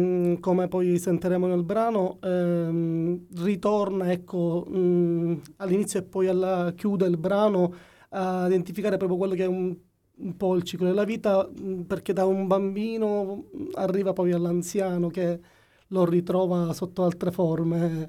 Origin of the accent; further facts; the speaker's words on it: Palermo, Sicily, Italy; Sono palermitano.